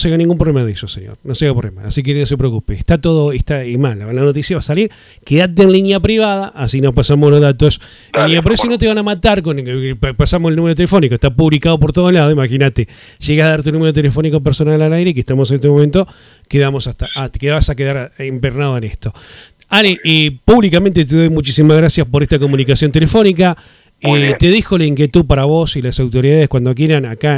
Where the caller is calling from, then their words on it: Río Gallegos, Santa Cruz, Argentina; Somos de Santa Cruz, Río Gallegos.